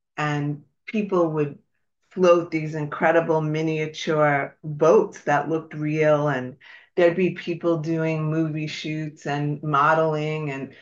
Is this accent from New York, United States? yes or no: yes; Brooklyn, New York, United States; born there; I was born in Brooklyn to two parents.